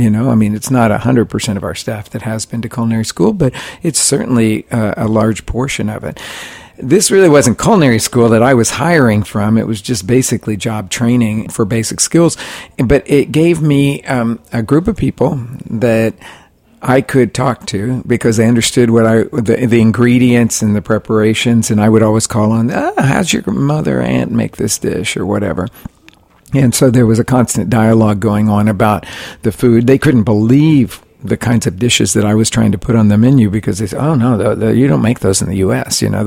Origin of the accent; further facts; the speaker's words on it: Oklahoma, United States; because I grew up in Oklahoma, which is all about sports.